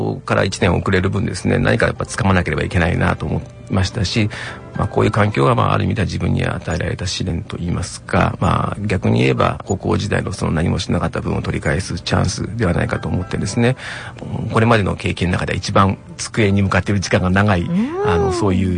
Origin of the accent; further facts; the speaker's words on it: Numazu, Shizuoka, Japan; 私は静岡県の沼津市が出身になります。